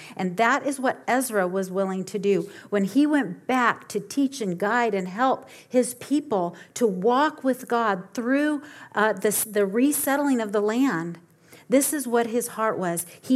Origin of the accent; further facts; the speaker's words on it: Papua New Guinea; I think about growing up in New Guinea